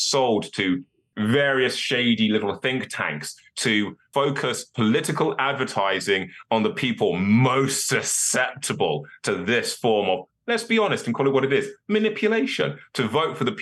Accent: Birmingham, West Midlands, United Kingdom; I was born in Birmingham. I grew up in a council estate in a really rough part of Birmingham.

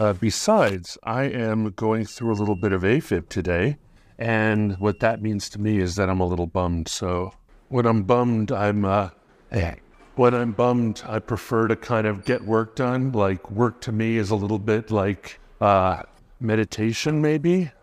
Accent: Hawaii, United States; I feel like it was always a strategy growing up in Hawaii, because like I'm a foot taller than most of my friends.

